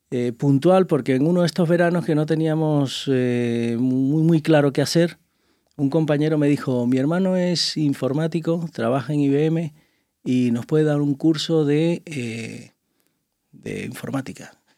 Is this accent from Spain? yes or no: no; Caracas, Capital District, Venezuela; born there; Bien. Pues mira, nací en Venezuela, tengo 51 años.